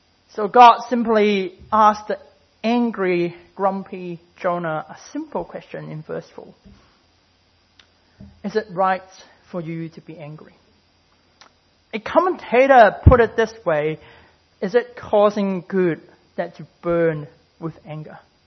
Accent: Hong Kong; moved away as an adult; So I grew up in Hong Kong. So I lived there for 19 years before I moved here.

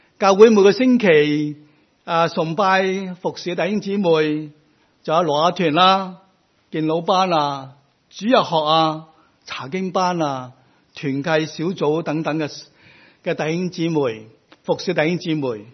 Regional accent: Hong Kong; 而我哋香港人呢都好鍾意呢买嚟带返去外国外边嘅地方啦做手信喎。

